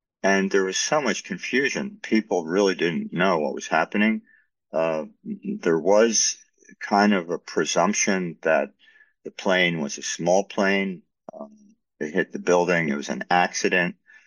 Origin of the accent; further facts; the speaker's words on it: New York, United States; You know, I'm a New Yorker, and you hear something like that.